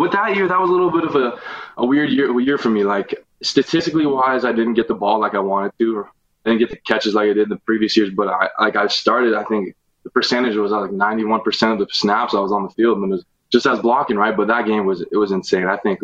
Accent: Regina, Saskatchewan, Canada; Especially as a little kid and growing up in Regina.

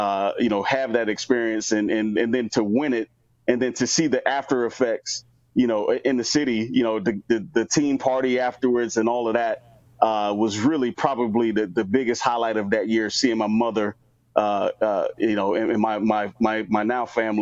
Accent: Florida, United States; she's from Florida, I'm from Florida.

